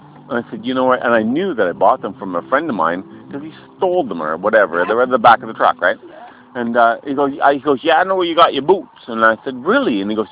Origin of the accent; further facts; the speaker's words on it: Canada; And we said, well, we're from Canada.